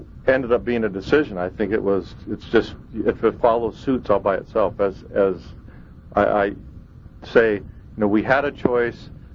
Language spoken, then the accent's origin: English; Seattle, Washington, United States; Born and raised in Seattle.